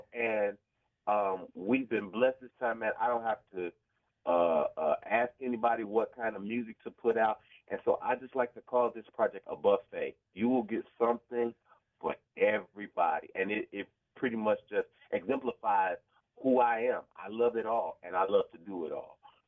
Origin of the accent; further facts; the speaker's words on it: Chicago, Illinois, United States; people have really learned to embrace each proud to say I'm from Chicago.